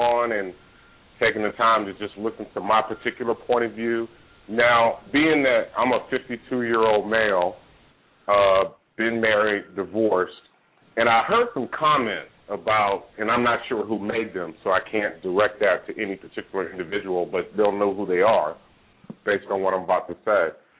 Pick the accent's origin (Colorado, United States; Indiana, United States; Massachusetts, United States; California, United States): California, United States; Oakland; now in Atlanta, United States; I'm 52 years old. I'm from Oakland, California, born and bred, and I live in the ATL.